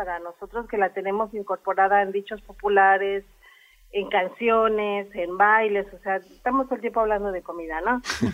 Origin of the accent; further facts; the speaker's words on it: Mexico; por eso nosotros, como mexicanos, desarrollamos este sabor y saberes sobre los picantes